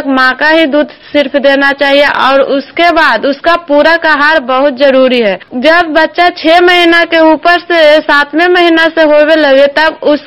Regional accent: Nagarnausa, Bihar, India; मैं नगर नौसा के रहने वाली हूँ और नगर नौसा गांव में सीएम पद पे काम करती हूँ।

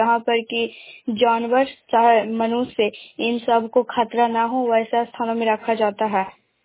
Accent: Kachhiyama, Bihar, India; घर कछियामा, जिला नालंदा की मैं निवासी हूँ।

